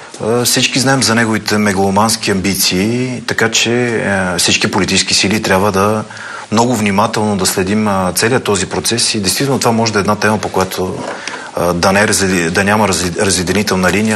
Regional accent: Pernik, Pernik Province, Bulgaria; Аз съм перничанин, продължавам да си живея в Перник.

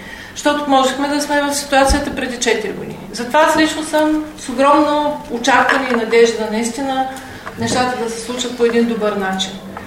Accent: Gabrovo, Gabrovo Province, Bulgaria; born there; Може би факта, че не обичам да се харчат пари, защото съм габровец по рождение.

